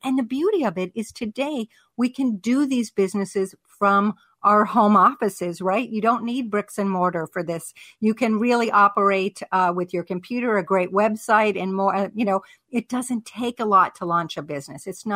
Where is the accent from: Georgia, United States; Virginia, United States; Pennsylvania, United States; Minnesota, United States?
Pennsylvania, United States; Pittsburgh; I love these guys in Pittsburgh, you know, Pennsylvania started, and that is actually my hometown.